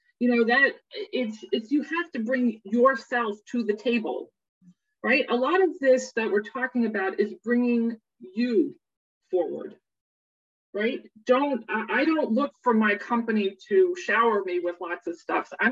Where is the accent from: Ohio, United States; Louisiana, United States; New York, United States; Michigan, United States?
New York, United States; New York City; it's one of the things I have loved about being a New Yorker. I've lived in Manhattan and close to Manhattan for my whole life, and the city.